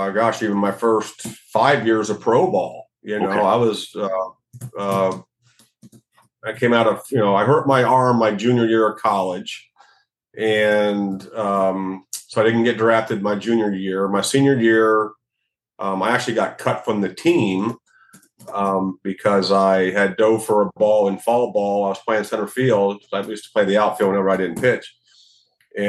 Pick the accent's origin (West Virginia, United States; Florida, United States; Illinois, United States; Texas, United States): Florida, United States; I grew up in South Florida. So, really, my dad and I were both kind of Braves fans.